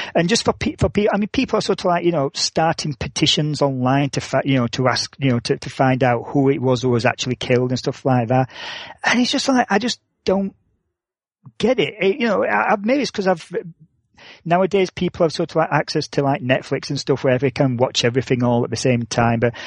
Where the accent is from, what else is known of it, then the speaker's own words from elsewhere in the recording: United Kingdom; I don't know, because I'm British